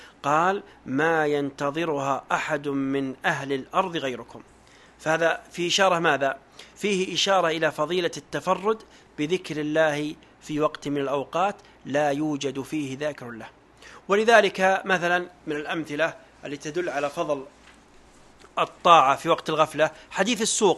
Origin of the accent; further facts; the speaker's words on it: Saudi Arabia; مثلا عندنا في السعودية يأتي في وقت عطلة